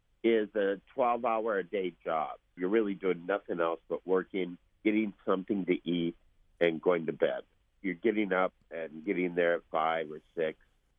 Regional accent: Midwest, United States; I'm really a Midwesterner at heart.

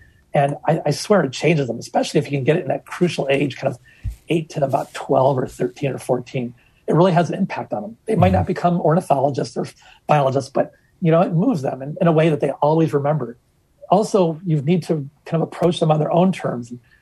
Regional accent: New York, United States; that was something I learned as a kid growing up in Western New York.

